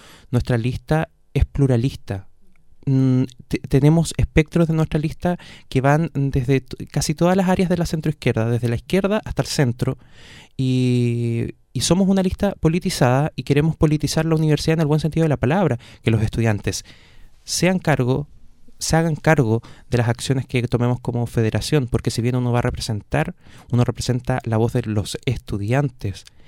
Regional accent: Frutillar, Los Lagos, Chile; Yo soy de Frutillar

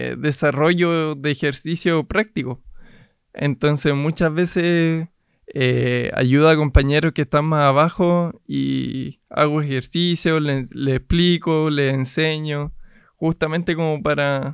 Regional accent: Puerto Montt, Los Lagos, Chile; also born or lived in Rancagua; de partida yo nací en Rancagua y ahora yo actualmente vivo en Puerto Montt.

